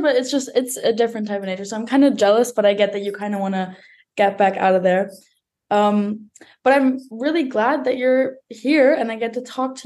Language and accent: English; Berlin, Germany; English is a second language; I'm from Berlin and it just gets too much after some time.